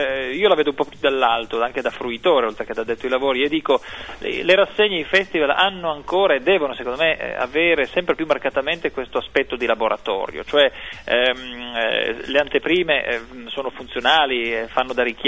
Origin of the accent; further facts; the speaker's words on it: Turin, Piedmont, Italy; ne parlo un po' da torinese, permettetemelo